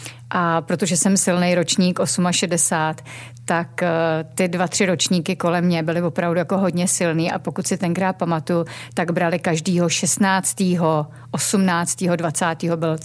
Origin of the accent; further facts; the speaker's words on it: Mladá Boleslav, Central Bohemian Region, Czechia; Vypadám jak Mladoboleslavačka, jo?